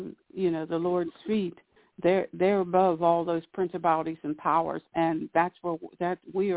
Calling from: Pennsylvania, United States; calling from PA.

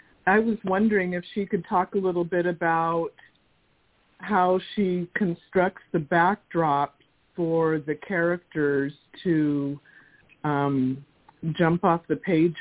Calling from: Oregon, United States; I'm in Oregon also.

